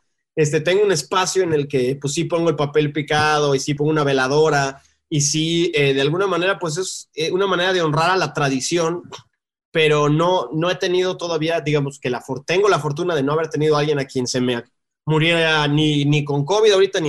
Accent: Mexico; quitarnos ese arraigo como mexicanos

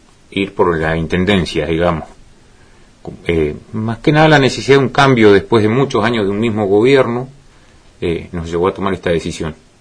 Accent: Gobernador Gregores, Santa Cruz, Argentina; como bien vos lo dijiste, soy nacido acá en Gobernador Gregores, trabajo en la Escuela Hogar hace 19 años, estudié en la Escuela Agropecuaria

